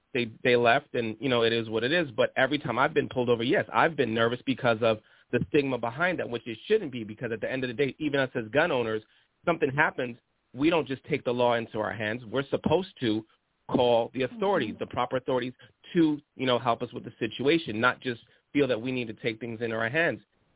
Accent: Brooklyn, New York, United States; also born or lived in Canada; You know, we grew up together in Brooklyn, and you know, I'm from Canada also.

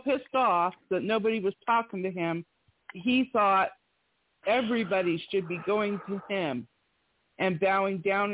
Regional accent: Canada; I'm the Canadian and, I don't know.

